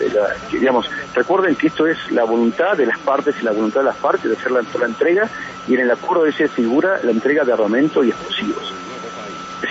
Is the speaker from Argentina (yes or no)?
yes; Argentina; Como decimos en la Argentina, es nuestra patria grande. Nos sentimos muy cercanos